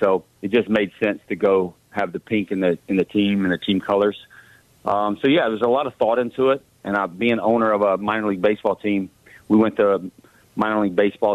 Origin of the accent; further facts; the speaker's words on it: Florida, United States; I know I was from Florida, but watching the Yankees when I was growing up.